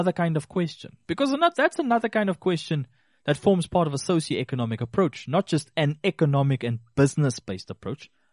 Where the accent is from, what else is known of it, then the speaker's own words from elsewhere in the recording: Rehoboth, Hardap, Namibia; I grew up in Rehoboth.